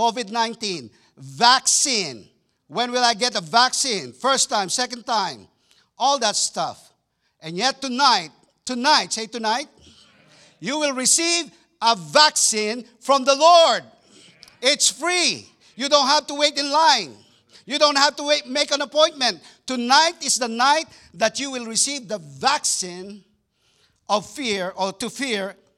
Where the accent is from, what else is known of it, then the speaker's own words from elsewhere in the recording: Texas, United States; I'm from Texas wearing cowboy boots, and this is how we do in Texas.